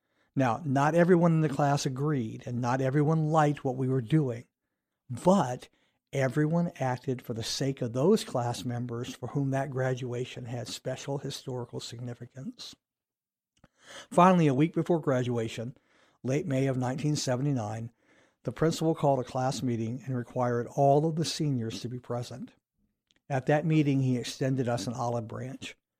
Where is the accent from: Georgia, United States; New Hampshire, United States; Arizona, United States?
Georgia, United States; Columbus; now in Grand Marais, United States; I've lived in Grand Marais for 24 years, but I am not originally from Minnesota. I grew up in Columbus, Georgia, which is a town about 100 miles southwest of Atlanta and 100 miles directly east of Montgomery, Alabama.